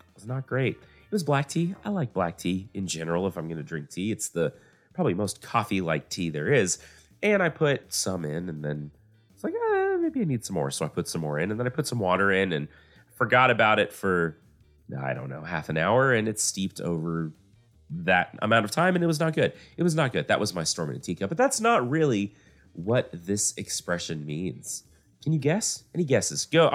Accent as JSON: {"language": "English", "country": "United States", "said": "I'm an American. I make coffee that at some point is just about the caffeine, right?"}